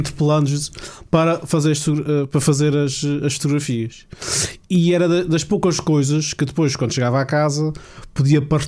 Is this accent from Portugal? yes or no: yes; São Mateus, Azores, Portugal; Eu sou de São Mateus